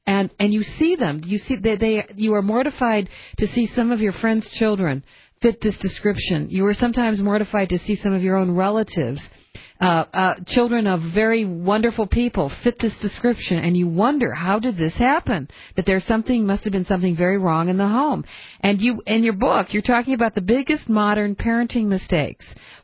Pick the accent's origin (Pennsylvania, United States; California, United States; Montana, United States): California, United States; He's a child and family psychiatrist practicing in Berkeley, California, which is my old. Actually, I'm from Marin. And I'll be going back next week for a week.